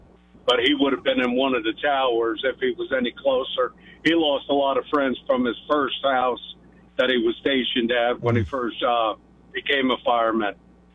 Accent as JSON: {"language": "English", "region": "New York", "country": "United States", "tie": "born or raised there", "moved": "as an adult", "said": "Grew up in New York, lived there all my life until I joined the Corps."}